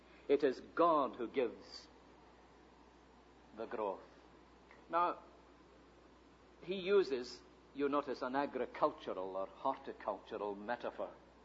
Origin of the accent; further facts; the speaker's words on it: Scotland, United Kingdom; I'm Scottish, and that's a bigger barrier to any Scotsman.